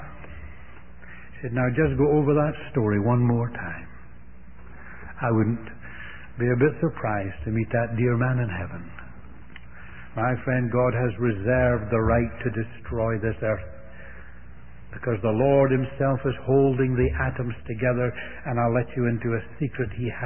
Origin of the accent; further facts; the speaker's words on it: Canada; I said, "Yes, I'm really glad too, although I'm a Canadian."